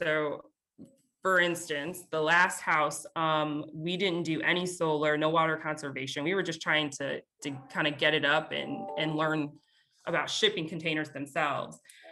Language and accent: English; Chicago, Illinois, United States; is a designer out of my hometown in Chicago.